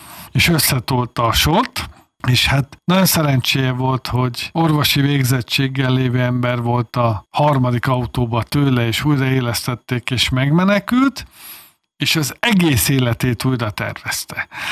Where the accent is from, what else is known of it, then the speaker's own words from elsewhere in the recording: Budapest, Hungary; born there; Budapest területén, szülőhelyemen elsősorban